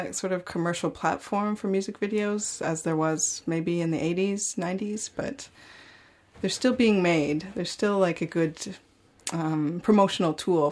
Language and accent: English; Montreal, Quebec, Canada; I'm from Montreal, and there's a great music scene there.